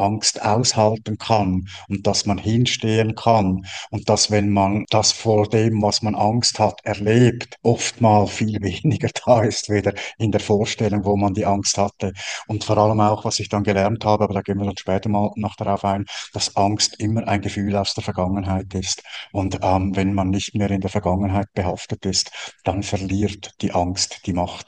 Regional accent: Central Switzerland, Switzerland; Und ich bin in der Innerschweiz aufgewachsen und dort gibt es dann die Gruselfiguren der Fasnacht.

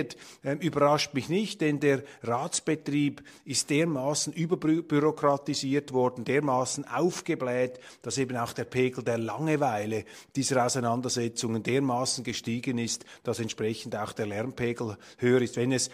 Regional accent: Switzerland; Aber wir müssen uns, dürfen uns als Schweizer nicht so sehr auf die Schultern klopfen

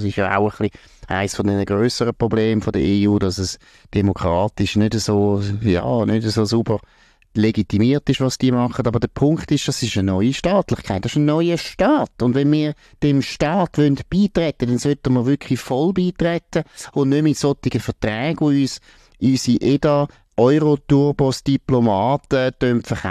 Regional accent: Switzerland; Das geht uns als Schweizer auch nichts an.

